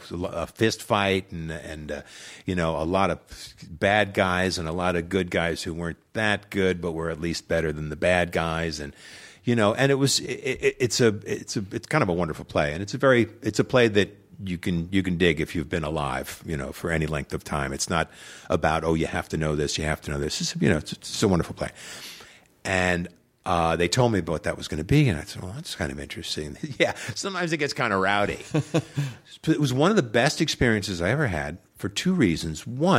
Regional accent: New York, United States; I grew up on Long Island, New York, and I thought, well, I'll probably always live in this house

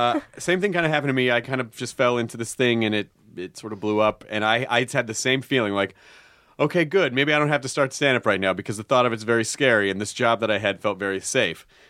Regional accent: Memphis, Tennessee, United States; born or raised there; also born or lived in Kentucky

